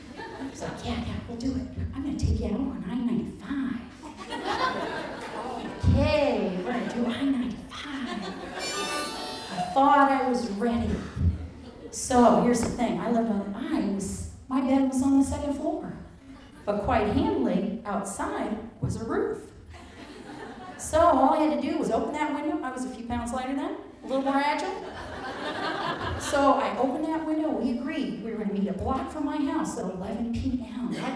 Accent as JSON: {"language": "English", "region": "East Coast", "country": "United States", "tie": "born or raised there", "said": "And I grew up on the East Coast, and there were a lot of roads then. Not like on an island where you're limited, okay?"}